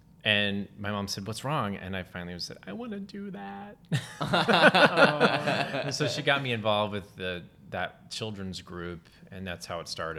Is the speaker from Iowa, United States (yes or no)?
no; Texas, United States; And then I grew up in Texas, and I remember I loved musicals, and I have three brothers.